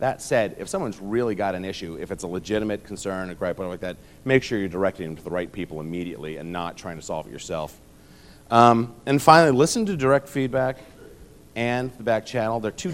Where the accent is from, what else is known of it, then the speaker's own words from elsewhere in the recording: Ithaca, New York, United States; I grew up in Ithaca, New York, and was at Ithaca College for 8 years.